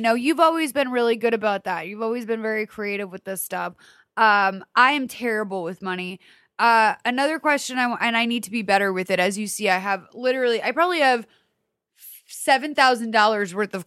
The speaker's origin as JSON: {"language": "English", "town": "Lexington", "region": "Massachusetts", "country": "United States", "tie": "born or raised there", "said": "I grew up in Lexington, Mass, a historical city."}